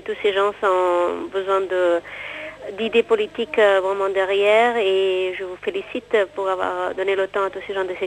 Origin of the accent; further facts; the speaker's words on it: Spain; now in France; je suis espagnole, ça fait presque 15 ans que j'habite en France